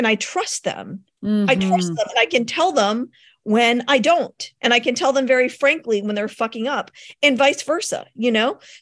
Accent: Richmond, Virginia, United States; also born or lived in New York City / Colorado; I grew up in Richmond, Virginia, where I live now. Then I lived 13 years in New York City and then 9 years in Colorado.

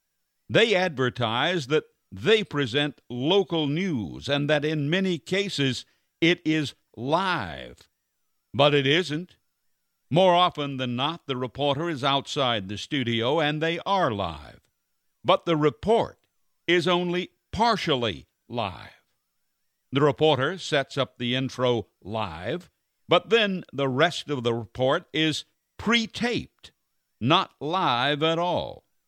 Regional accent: Wilson, North Carolina, United States; I grew up in Wilson. Parker's was a great place to eat and remains so today.

